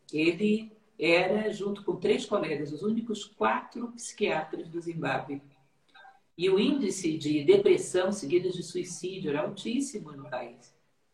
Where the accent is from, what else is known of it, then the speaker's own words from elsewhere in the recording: Brazil; E nós, como humanidade, nós, como brasileiros, podemos coisas fantásticas.